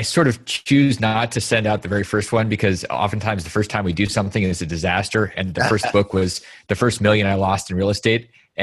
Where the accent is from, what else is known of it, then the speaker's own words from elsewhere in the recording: Alaska, United States; So I've basically been an entrepreneur since I came out of the womb back when I grew up in Alaska